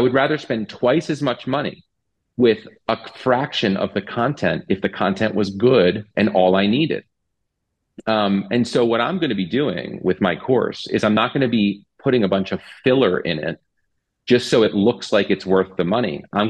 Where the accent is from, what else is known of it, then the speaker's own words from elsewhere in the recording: Maryland, United States; I'm from Maryland, so we're known for crab cakes, like a delicious Maryland food